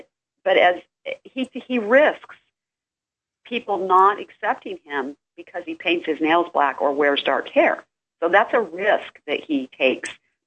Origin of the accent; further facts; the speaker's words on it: Utah, United States; I was raised in Utah. I did a lot of my work in Utah.